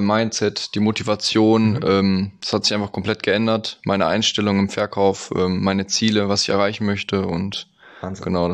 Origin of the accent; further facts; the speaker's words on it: Lemgo, North Rhine-Westphalia, Germany; 21 Jahre jung. Ich komme aus Lemgo. Mhm. Das ist so Nähe Hannover, Bielefeld.